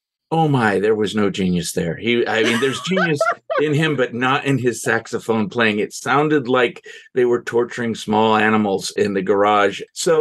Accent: United States; And because of the culture I grew up in and the years that I grew up in the United States, it was common for a man to identify himself with his job.

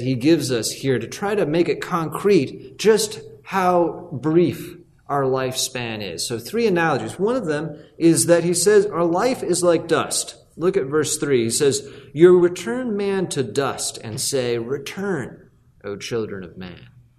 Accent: California, United States; I grew up in the Bay Area of California. And the hills all around the city where I lived were just totally brown all summer

